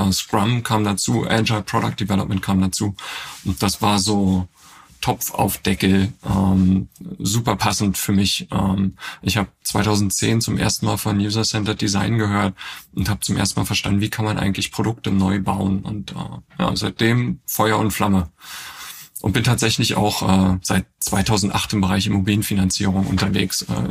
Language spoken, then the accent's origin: German; Berlin, Germany; born there; lebe gerade in Berlin. Ich bin tatsächlich auch gebürtiger Berliner, Jahrgang 1980. Demnächst komme ich auf die schöne 44 zu.